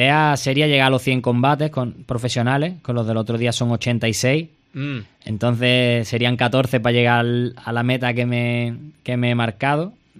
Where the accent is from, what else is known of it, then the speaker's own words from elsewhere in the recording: Cádiz, Andalusia, Spain; also born or lived in Thailand; después de más de una década viviendo fuera, por seguido en Tailandia, pues una vez que vuelva, pues como un gaditano que está mucho tiempo fuera de su tierra, le gusta luego volver y disfrutar con lo suyo